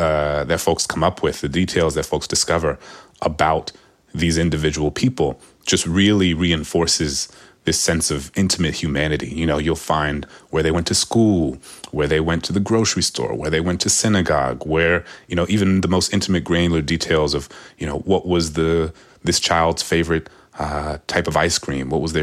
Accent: New Orleans, Louisiana, United States; she knew that I was from New Orleans, which was once the largest slave market and busiest slave market in the country. She knew that I was the descendant of enslaved people.

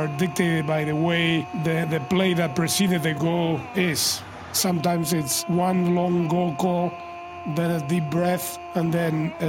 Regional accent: Buenos Aires, Argentina; I grew up in Buenos Aires, Argentina.

